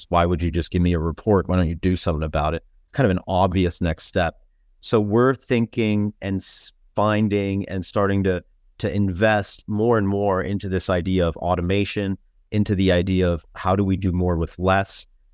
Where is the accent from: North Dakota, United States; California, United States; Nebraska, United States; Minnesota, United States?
California, United States; Mountain View; growing up in the Bay Area, I was very fortunate.